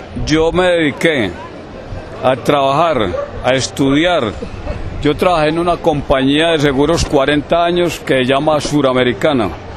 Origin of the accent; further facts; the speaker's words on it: Medellín, Antioquia, Colombia; also born or lived in Don Matías; Vea, yo soy del departamento de Antioquia. Sí. Nací en el municipio de Don Matías. Tengo 73 años.